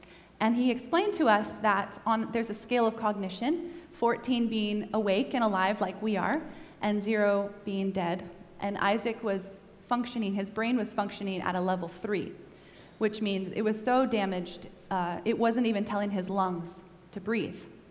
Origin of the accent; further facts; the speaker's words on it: Washington, United States; He was living in New Mexico at the time, and I'm from Washington State.